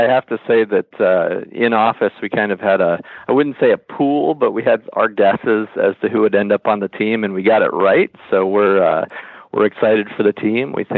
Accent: California, United States; Primarily, I grew up actually out in California competing

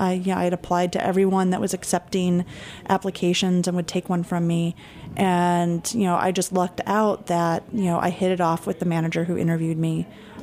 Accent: Michigan, United States; I'm from Michigan, which is where I was working at Walmart.

